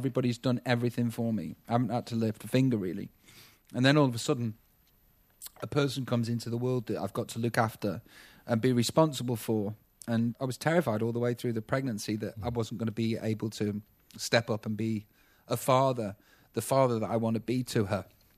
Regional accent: Stoke-on-Trent, West Midlands, United Kingdom; I'm Middle England. You know, I'm from Stoke-on-Trent. I'm working class.

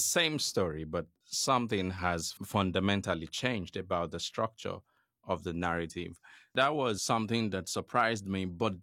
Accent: Nigeria; I'm a writer from Nigeria.

